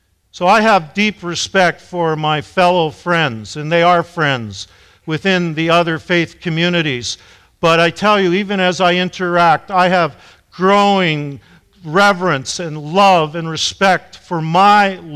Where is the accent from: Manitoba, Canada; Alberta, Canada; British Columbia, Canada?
Alberta, Canada; biblical values in other strong areas that I grew up with in Alberta.